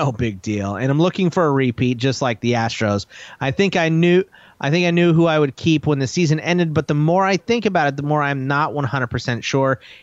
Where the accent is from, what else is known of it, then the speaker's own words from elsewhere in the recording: Texas, United States; I said y'all's because, you know, I'm initially from Texas.